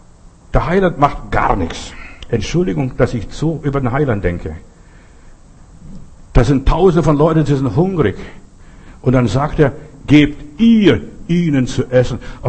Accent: Russia; German is a second language; now in Germany; Ich bin in Russland groß geworden, bei uns kam nur einmal in der Woche der Bäcker.

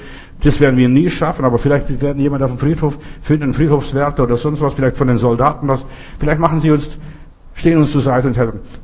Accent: Russia; German is a second language; now in Germany; Ich bin in Russland groß geworden, bei uns kam nur einmal in der Woche der Bäcker.

